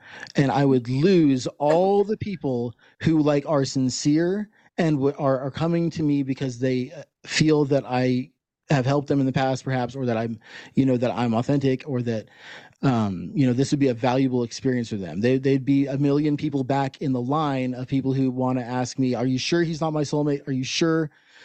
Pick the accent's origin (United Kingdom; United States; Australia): United States; now in Canada; I'm an American living in Canada.